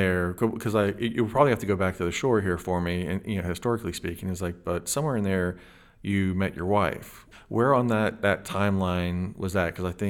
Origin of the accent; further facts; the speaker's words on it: Florida, United States; I grew up on the West Coast of Florida, and you could do a little bit